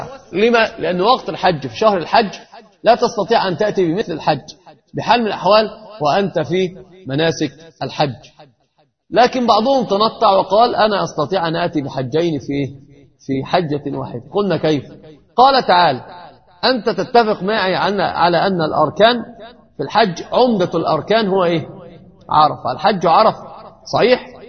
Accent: Egypt; عندنا في مصر دائما النساء بتقول كلمة مشهورة

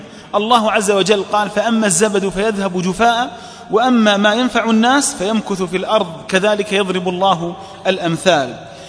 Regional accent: Saudi Arabia; بلادنا السعودية

